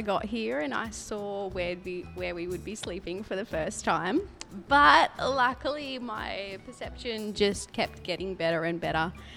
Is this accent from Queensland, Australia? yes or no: no; New South Wales, Australia; I'm from a couple of hours north of Sydney in Australia.